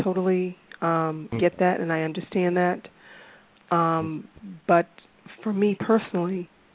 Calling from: Boston, Massachusetts, United States; I'm calling from Boston.

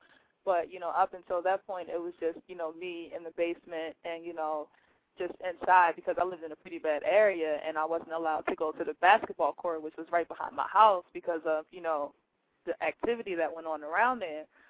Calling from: Baltimore, Maryland, United States; I'm calling from Baltimore.

